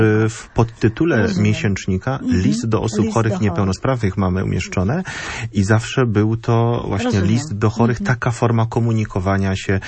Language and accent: Polish; Silesian Voivodeship, Poland; Dotykam to nieraz przez kontakt z ośrodkami dla osób niepełnosprawnych u nas na Śląsku.